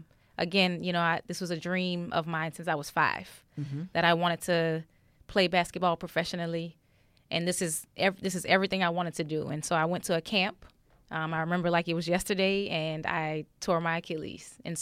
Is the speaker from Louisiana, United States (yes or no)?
yes; New Orleans, Louisiana, United States; now in Los Angeles, United States; So I'm from New Orleans, and it's nothing compared to L.A. traffic.